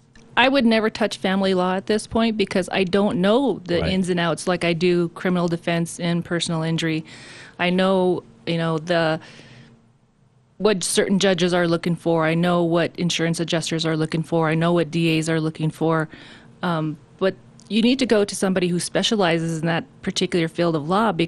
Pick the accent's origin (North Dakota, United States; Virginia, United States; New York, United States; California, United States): North Dakota, United States; Belcourt; Well, I grew up in North Dakota in a little town called Belcourt. It is a Indian reservation.